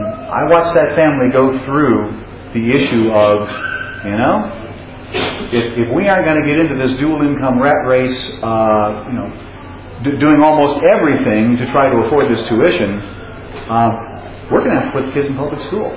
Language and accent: English; Michigan, United States; Actually, I grew up in Michigan, and I can assure you the folks there struggle with it, too.